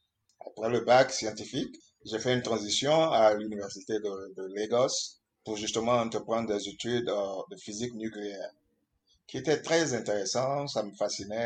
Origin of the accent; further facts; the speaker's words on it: Treichville, Abidjan, Côte d’Ivoire; Je suis né à Abidjan, j'ai grandi à Trècheville.